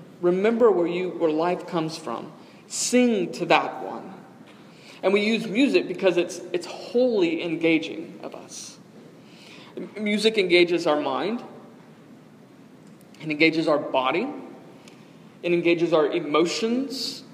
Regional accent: Texas, United States; also born or lived in Nashville; I transferred from Dallas Baptist University, so I grew up in Texas, transferred to Belmont University in Nashville

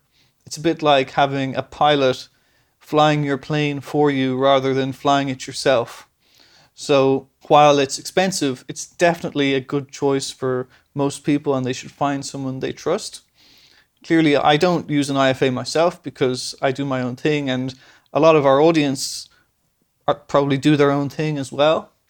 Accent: Dublin, Leinster, Ireland; moved away as an adult; also born or lived in England; Then I moved to England because I'm originally from Dublin. And I was in England for 7 years.

